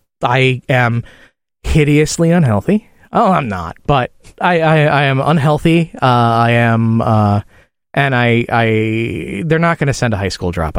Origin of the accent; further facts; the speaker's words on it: Midwest, United States; I grew up in the Midwest in the 80s.